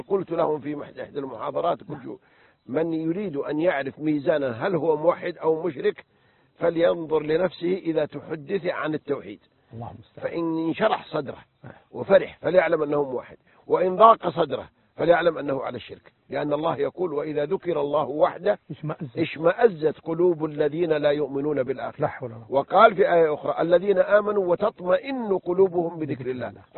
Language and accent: Arabic; Saudi Arabia; عندنا في المملكة العربية السعودية